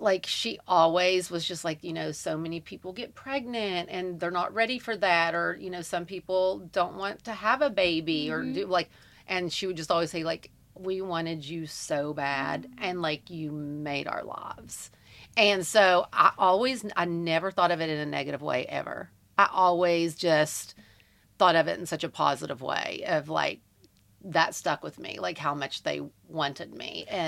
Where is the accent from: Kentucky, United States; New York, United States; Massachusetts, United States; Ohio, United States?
Kentucky, United States; And it just cracks me up because, again, we're from Eastern Kentucky.